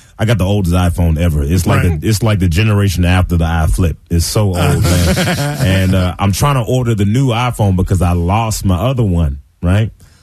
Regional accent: Memphis, Tennessee, United States; also born or lived in Portland, Oregon; But, no, I was born in Portland, Oregon. And I grew up in Memphis, Tennessee, where they grow black people.

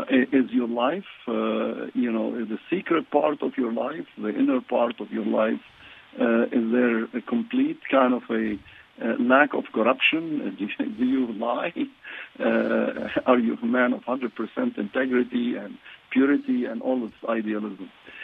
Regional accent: Lebanon; Unfortunately, we had a beautiful country. It used to be known as the Switzerland of the Middle East.

